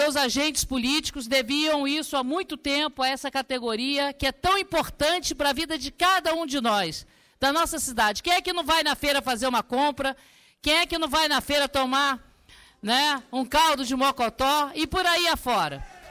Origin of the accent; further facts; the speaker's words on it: Brazil; Todos nós aqui temos consciência e somos brasileiros antes de mais nada